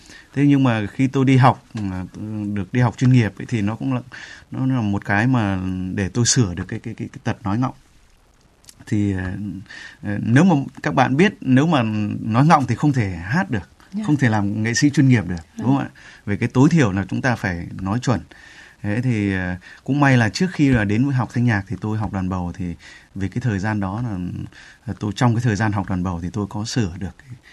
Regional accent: Gia Loc, Hải Dương, Vietnam; accent: Hai Duong rural accent (nói ngọng); tôi sinh ra là ở huyện Gia Lộc, tỉnh Hải Dương. Thì cái miền quê của tôi thì hầu như là đều nói ngọng, tại vì đến cả các thầy giáo cũng nói ngọng.

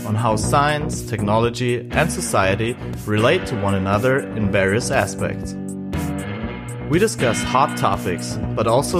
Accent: Bavaria, Germany; English is a second language; because I'm from Bavaria.

